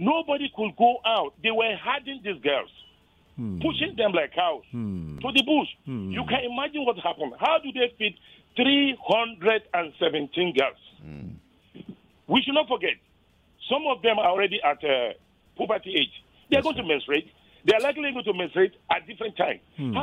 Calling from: Lagos, Nigeria; I'm calling from Lagos, from my papa.

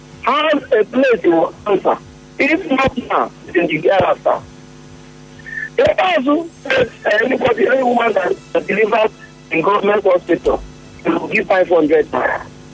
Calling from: Israel; I'm calling from Israel.

